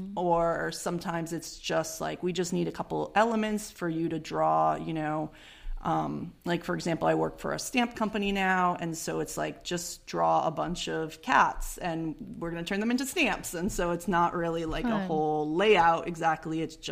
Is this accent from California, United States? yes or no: no; Connecticut, United States; I came from Connecticut, and Connecticut is a small state that you can get to in 2 hours back and forth